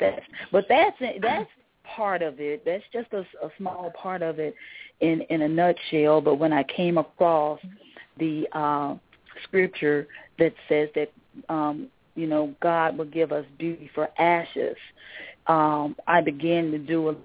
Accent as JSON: {"language": "English", "region": "Mississippi", "country": "United States", "said": "And I'm from Mississippi, so I went to a really, really old Southern Baptist church"}